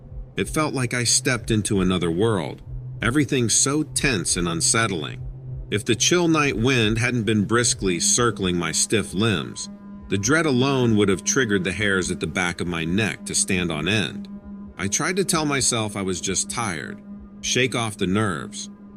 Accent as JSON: {"language": "English", "town": "Salem", "country": "United States", "tie": "born or raised there", "said": "I grew up here in Salem. I always felt like I owed it to my hometown to keep it safe"}